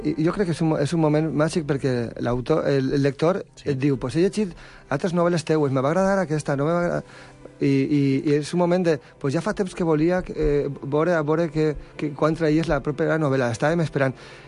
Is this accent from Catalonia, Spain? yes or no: no; Vila-real, Valencian Community, Spain; quan vam fer la festa de presentació de la novel·la al meu poble, a Vila-real